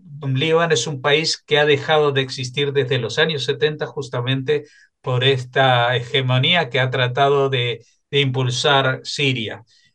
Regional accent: Argentina; en mi país de origen, en Argentina

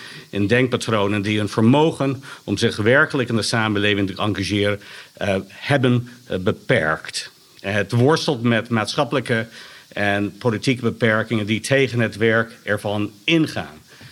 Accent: United States; Dutch is a second language; now in Netherlands; Ten tweede zeg ik als Amerikaan, heel veel van de ideeën vanuit mijn thuisland zijn dan hier ook overgewaaid.

